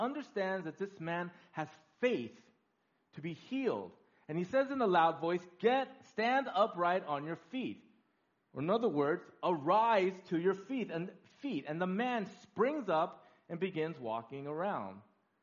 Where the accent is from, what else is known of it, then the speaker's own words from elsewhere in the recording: California, United States; Now, I'm from California, movie industry, all that stuff.